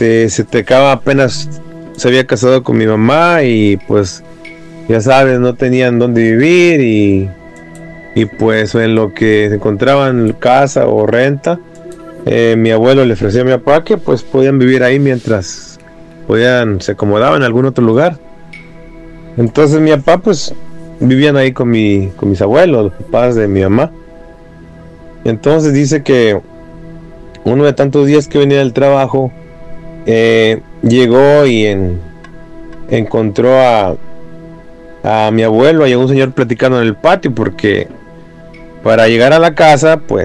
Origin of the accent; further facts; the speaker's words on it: Ciudad Valles, San Luis Potosí, Mexico; nosotros somos originarios de San Luis Potosí, para ser más exactos, de Ciudad Valles